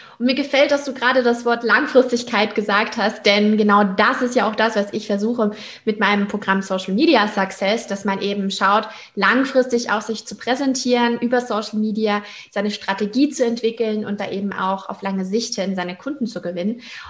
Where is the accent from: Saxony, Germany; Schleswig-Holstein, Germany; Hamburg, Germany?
Hamburg, Germany; in Hamburg und Umgebung. Und das ist ja meine Heimat.